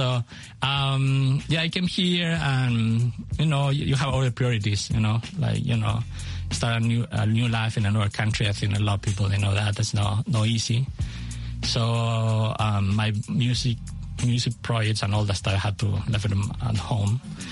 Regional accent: Chile; English is a second language; Well, you know, I'm from Chile, so I really like being enjoying music. I grew up in a house with a lot of records.

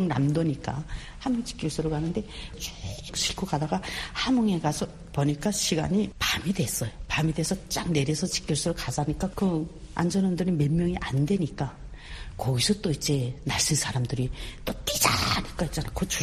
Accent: Pyongyang, North Korea; 그래가지고 저는 고향이 평양이에요.

